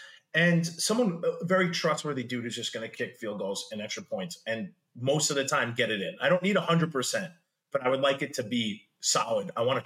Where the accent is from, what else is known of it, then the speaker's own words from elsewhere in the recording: New York, United States; I mean, as a New Yorker, right?